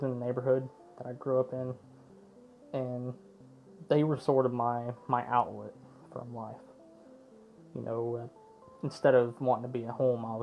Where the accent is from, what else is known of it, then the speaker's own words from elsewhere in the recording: Panama City, Florida, United States; I'm 28 years old. I grew up in Panama City, Florida. I was born and raised there.